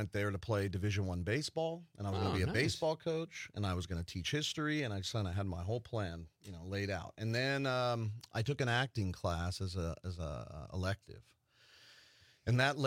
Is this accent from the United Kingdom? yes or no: no; Las Vegas, Nevada, United States; born or raised there; now in Wisconsin, United States